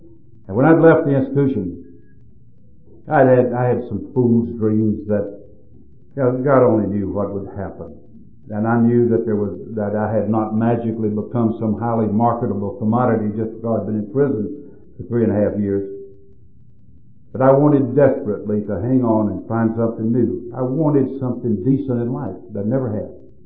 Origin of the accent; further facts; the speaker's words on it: North Carolina, United States; The first night I walked out, walked back into my hometown down in North Carolina.